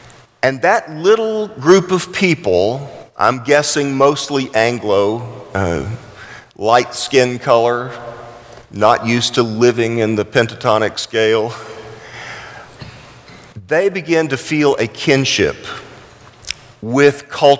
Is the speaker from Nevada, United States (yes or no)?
no; Houston, Texas, United States; I grew up in Houston, so it always feels like home to me when that happens.